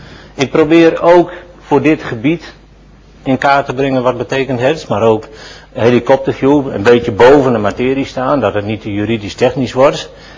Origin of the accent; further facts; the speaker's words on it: Groningen, Netherlands; Ik kom uit Groningen, dat is wel eens moeilijk voor om dan gewoon Nederlands te praten, maar ik probeer het vol te houden.